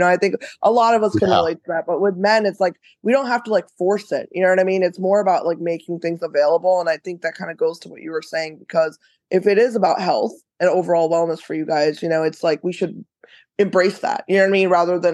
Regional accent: Cincinnati, Ohio, United States; I'm from Cincinnati, Ohio.

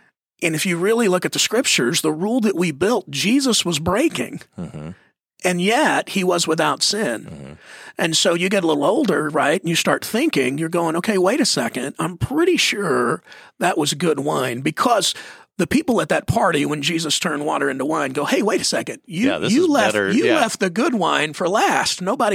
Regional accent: Mesquite, Texas, United States; I grew up in Mesquite, Texas

